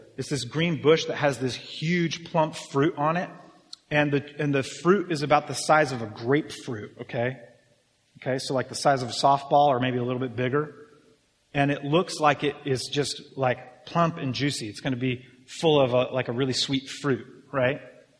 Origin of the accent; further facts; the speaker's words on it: Arizona, United States; I mean, I grew up in Arizona. I grew up in the desert.